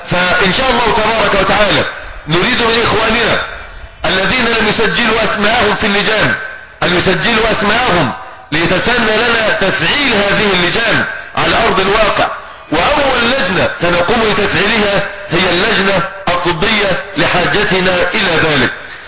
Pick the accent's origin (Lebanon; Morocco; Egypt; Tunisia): Egypt; بلادنا مصر